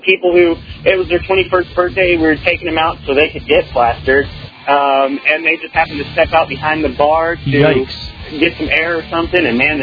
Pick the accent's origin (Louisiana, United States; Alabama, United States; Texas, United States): Texas, United States; But growing up in Texas, though, they really have been consistent in enforcing that law.